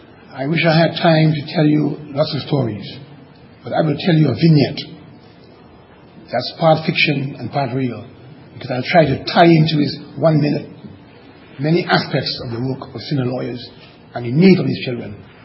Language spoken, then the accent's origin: English; Trinidad, Trinidad & Tobago; It's a proverb that I heard as a little boy growing up in Trinidad.